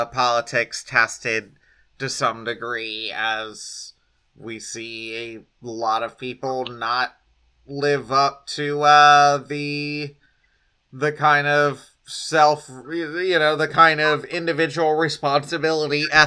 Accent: Louisiana, United States; I mean, growing up in Louisiana, I always thought it rather backwards in a lot of ways

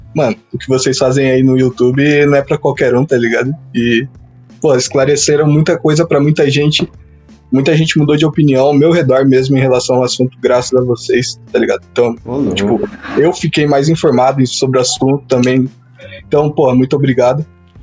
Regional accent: Joinville, Santa Catarina, Brazil; Eu sou de Joinville, Santa Catarina.

